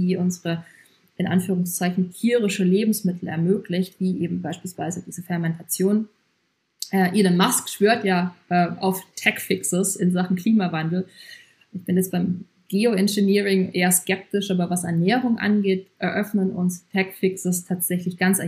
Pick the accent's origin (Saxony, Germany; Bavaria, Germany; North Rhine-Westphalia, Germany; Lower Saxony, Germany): Bavaria, Germany; ich bin aus Bayern